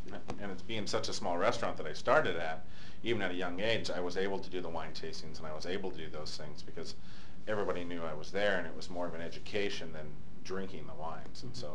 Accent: Pacific Northwest, United States; And growing up on the West Coast, that's in the Northwest, from San Francisco to Seattle, that's what it's all about.

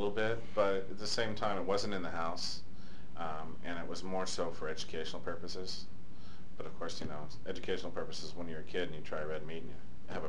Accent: Pacific Northwest, United States; And growing up on the West Coast, that's in the Northwest, from San Francisco to Seattle, that's what it's all about.

